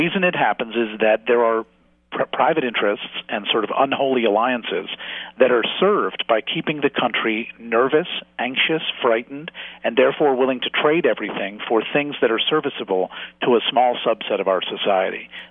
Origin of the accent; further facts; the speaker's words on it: New York, United States; I'm in New York, and I'm a New Yorker who lost friends in 9/11.